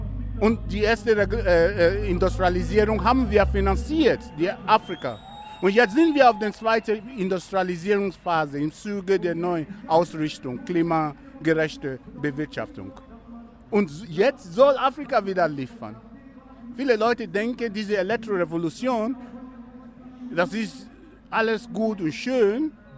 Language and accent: German; Niger Delta, Nigeria; ich komme aus dem Niger-Delta